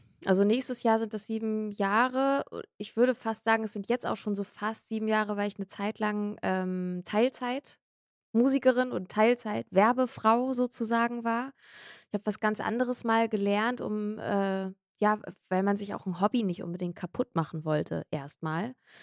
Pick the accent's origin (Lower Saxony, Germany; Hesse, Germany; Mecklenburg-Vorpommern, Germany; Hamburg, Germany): Hamburg, Germany; Ich bin eine waschechte Hamburgerin. Ich bin jetzt an den Rand von Hamburg gezogen vor so 1,5 Jahren.